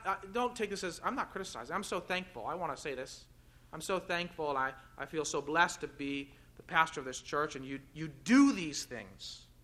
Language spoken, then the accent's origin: English; Cleveland, Ohio, United States; And he was telling me about a church he had pastored where I grew up in Cleveland, in that area for many years